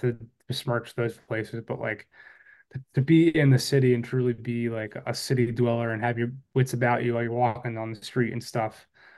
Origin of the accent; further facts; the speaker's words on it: New Jersey, United States; now in New York, United States; I'm from South Jersey, Philly area. Maybe I'm skipping ahead, but I live in New York now.